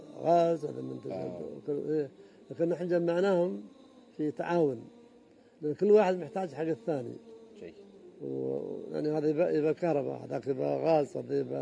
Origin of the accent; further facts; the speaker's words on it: United Arab Emirates; بعد ما طلع البترول عندنا في الإمارات، أنا متولع بالبحر